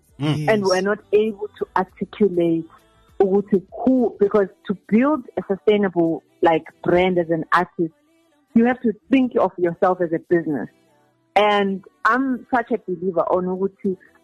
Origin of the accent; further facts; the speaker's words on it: Zimbabwe; I'm originally from Zimbabwe.